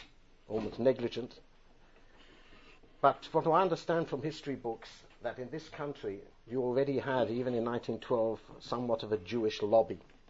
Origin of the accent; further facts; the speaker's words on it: United Kingdom; moved away as an adult; now in Israel; I live in Israel for now, this year will be 40 years since 1969. I originally come from the UK. I'm sorry, my accent is part of my DNA.